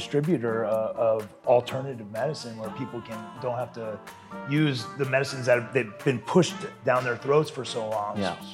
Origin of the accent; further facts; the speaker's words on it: Orlando, Florida, United States; So, you know, I'm actually a Floridian. I grew up in Florida, Orlando. I went to school at the University of Florida.